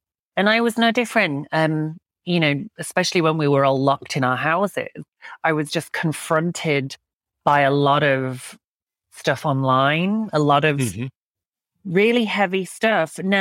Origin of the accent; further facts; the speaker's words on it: Yorkshire and the Humber, United Kingdom; Hebden Bridge, which is a real place not far from where I grew up in Yorkshire.